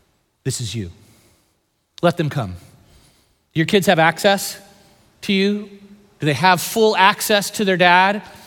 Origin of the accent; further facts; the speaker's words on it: California, United States; Sorry, I'm from the Bay Area, but with my little Warriors fans, we're high-fiving.